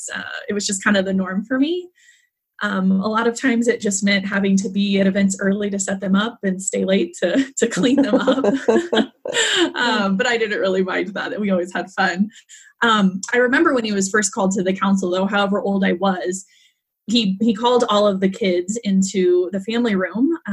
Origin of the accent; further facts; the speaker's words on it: Blue Springs, Missouri, United States; Yeah, I was born in Blue Springs, and I've only lived in two houses my entire life, and both were in Blue Springs.